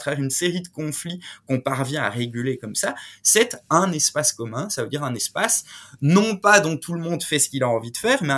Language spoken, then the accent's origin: French; Liège, Wallonia, Belgium; il y en a eu une à Liège, comme je suis liégeois